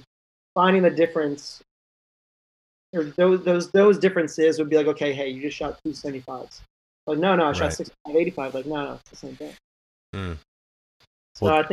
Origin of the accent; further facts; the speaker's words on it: New York, United States; Well, growing up in New York